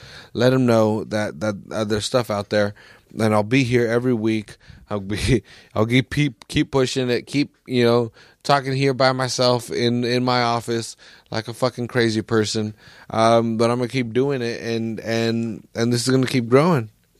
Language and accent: English; Salinas, California, United States; Here in my hometown of Salinas, again, I believe we have some of the best players in the country.